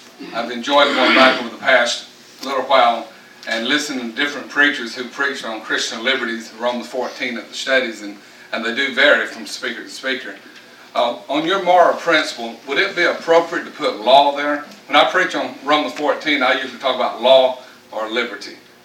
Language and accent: English; Georgia, United States; I can remember when we were raised in Georgia, we could not go skating.